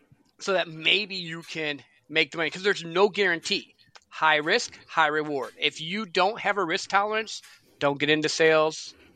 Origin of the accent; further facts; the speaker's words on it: Hartford, United States; I grew up in Hartford in a little country town.